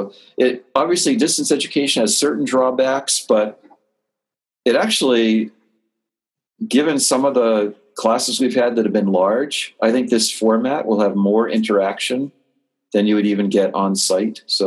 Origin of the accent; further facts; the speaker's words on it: Hawaii, United States; moved away; I grew up in Hawaii. My dad moved, and his family, he moved out there as a little kid with his parents. My grandfather ran the park system on Oahu. And so my family goes back almost 100 years now in Hawaii. I'm the only one that's flown the coop.